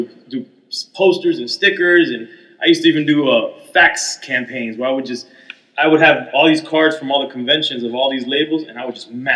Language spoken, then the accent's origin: English; Kendall, Florida, United States; Well, again, you know I'm from Kendall.